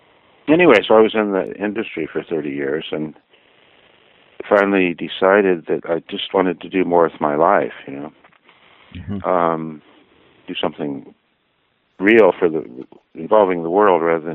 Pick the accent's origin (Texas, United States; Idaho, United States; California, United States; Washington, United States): California, United States; I grew up in California and went to Stanford University